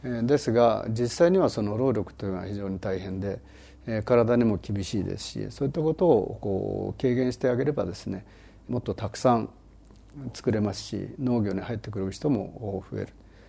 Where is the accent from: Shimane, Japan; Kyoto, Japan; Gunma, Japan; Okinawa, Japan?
Gunma, Japan; 地元群馬であります大和芋と一般の長芋を交雑したですね、